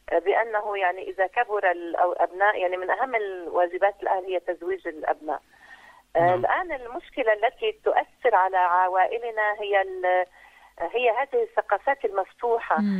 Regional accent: Lebanon; يعني من المؤسف جدا يعني عندنا في لبنان أجد بأن هناك أناس قد زوجوا أبنائهم

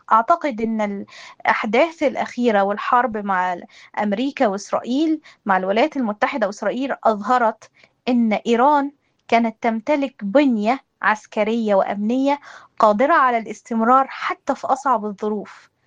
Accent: Egypt; فأنا كمصرية بشوف إننا مش بنتكلم عن رجل دين أو قائد سياسي فقط

